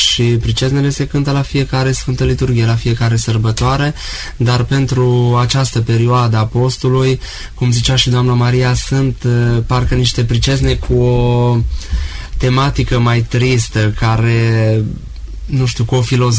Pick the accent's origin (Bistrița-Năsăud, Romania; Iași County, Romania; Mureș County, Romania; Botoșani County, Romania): Mureș County, Romania; Lueriu; Eu vin de la Luieriu, de pe Valea Mureșului Superior.